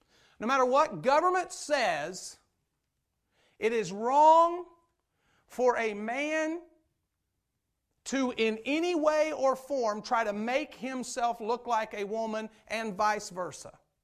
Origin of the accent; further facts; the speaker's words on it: United States; I'm a Christian first, then I'm an American.